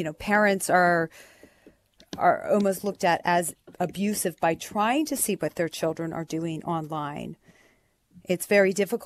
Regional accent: East Coast, United States; now in California, United States; Not originally. Originally, okay. I'm from the East Coast.

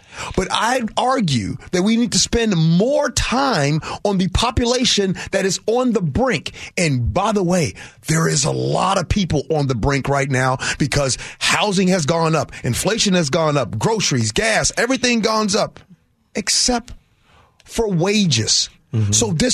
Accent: Chicago, Illinois, United States; I'm from Chicago. My grandmother lived in Robert Taylor Homes. I know what that's like.

